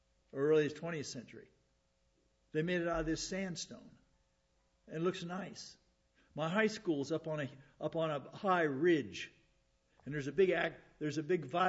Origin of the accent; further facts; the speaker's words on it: Hot Springs, South Dakota, United States; I've seen pictures of my hometown. There in the southwest corner of the state, Hot Springs.